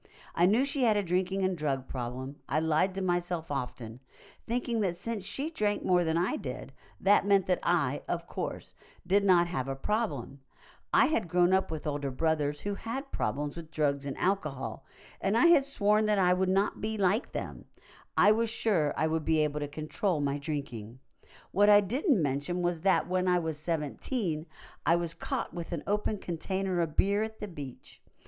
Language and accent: English; Midwest, United States; I grew up in the Midwest, gay and closeted until I left high school. I started drinking at 14 with the winos down by the river.